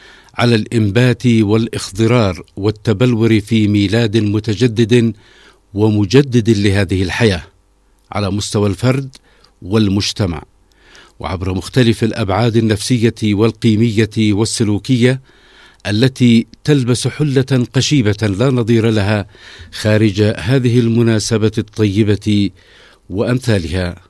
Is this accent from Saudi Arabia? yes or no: no; Yemen; ومما يثري مزايا الشهر الكريم وخصوصيته لنا كيمنيين